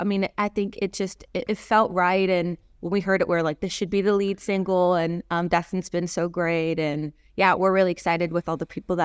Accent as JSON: {"language": "English", "country": "Canada", "also_born_or_lived": "Toronto", "moved": "yes", "lives_now": "Nashville, United States", "said": "is I moved from like a little town in Canada to Toronto, which is the biggest city in Canada. Then I moved from Toronto to Nashville."}